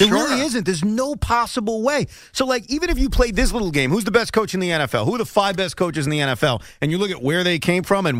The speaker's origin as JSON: {"language": "English", "town": "Woodmere", "region": "New York", "country": "United States", "tie": "born or raised there", "said": "I grew up in Woodmere."}